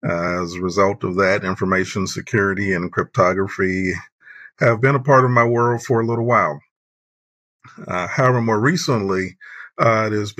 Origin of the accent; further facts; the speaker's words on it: Gulfport, Mississippi, United States; I grew up in Gulfport, Mississippi, in the middle of what many would call hurricane country.